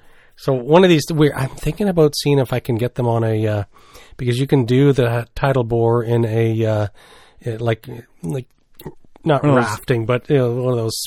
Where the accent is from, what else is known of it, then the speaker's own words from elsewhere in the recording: the Maritimes, Canada; I'm from the Maritimes, right?